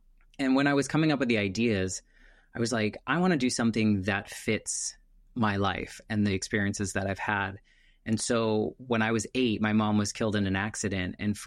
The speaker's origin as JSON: {"language": "English", "region": "New England", "country": "United States", "tie": "born there", "said": "I was born in New England, so I understand what that's like up there."}